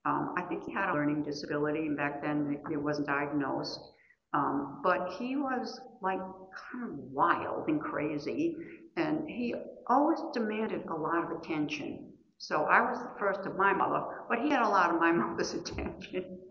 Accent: Rhode Island, United States; I come from Rhode Island in the USA.

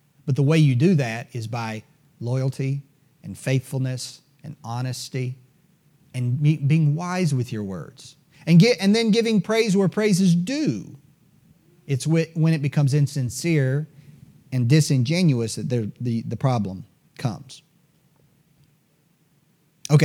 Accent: the South, United States; Southerners, and I was born and raised in the South, but Southerners are taught to flatter.

